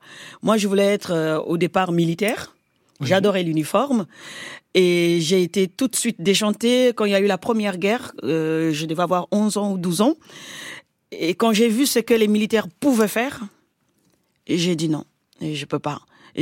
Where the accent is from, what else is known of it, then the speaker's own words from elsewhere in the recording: Kimbédi, Pool, Republic of the Congo; moi, je viens d'un petit village où j'ai été élevée au Congo par ma grand-mère. Le village s'appelle Kitundu à Kimbedi.